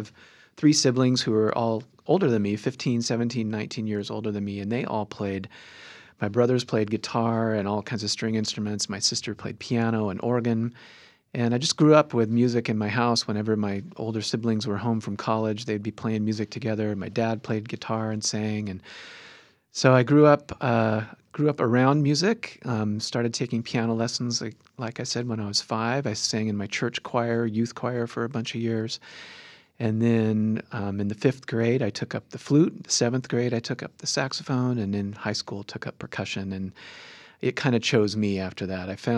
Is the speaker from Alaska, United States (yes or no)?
no; California, United States; also born or lived in North Dakota; I come from California originally, and North Dakota was a big weather and culture shock.